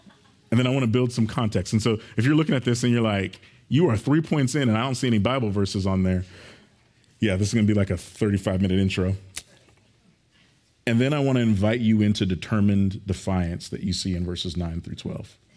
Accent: Moore, Oklahoma, United States; And then we were going to a kind of a small country suburban church in Moore, which is my hometown.

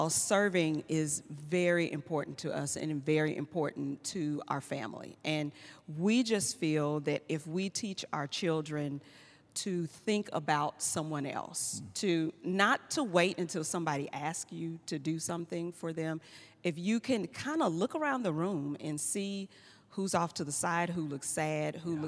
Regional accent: Dallas, Texas, United States; I grew up in Oak Cliff, and so to me, everybody was there.

